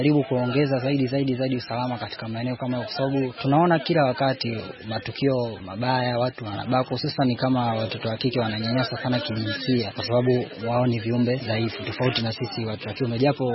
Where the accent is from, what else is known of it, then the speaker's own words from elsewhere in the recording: Morogoro, Tanzania; natokea Morogoro.